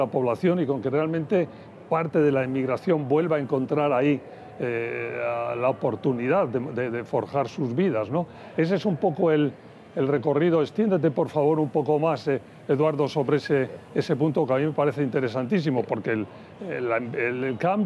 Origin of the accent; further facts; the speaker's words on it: United States; los que somos estadounidenses sabemos que ese es el secreto de lo que es este país